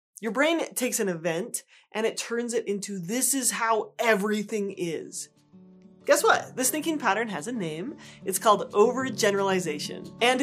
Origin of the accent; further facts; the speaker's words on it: Rocky Mountains, United States; Now, I grew up in the Rocky Mountains, and I spent a lot of time outdoors, so I was really aware of rattlesnakes.